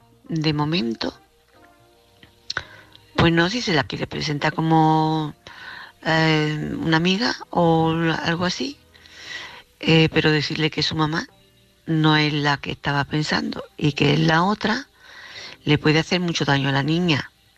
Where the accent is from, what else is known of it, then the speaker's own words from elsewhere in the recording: Córdoba, Andalusia, Spain; de Córdoba.